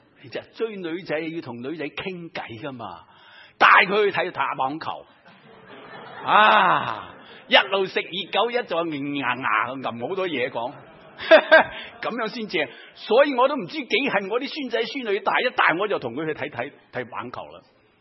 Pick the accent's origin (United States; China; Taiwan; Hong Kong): United States; 这个广告短歌就想唤醒我们美国人那种爱国的心态